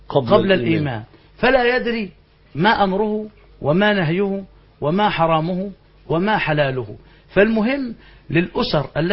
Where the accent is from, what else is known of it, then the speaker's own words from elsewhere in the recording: Beheira, Egypt; وعندنا في البحيرة برضو في أماكن متفرقة